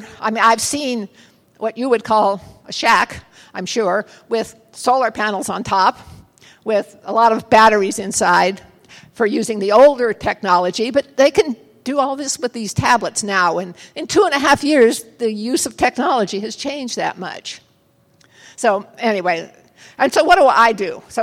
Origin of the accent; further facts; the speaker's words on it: United States; because I speak English. I'm an American.